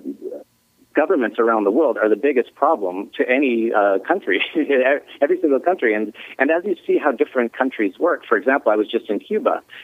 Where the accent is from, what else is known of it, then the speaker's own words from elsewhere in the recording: Canada; moved away; I'm originally from Canada, so I'd moved out of Canada.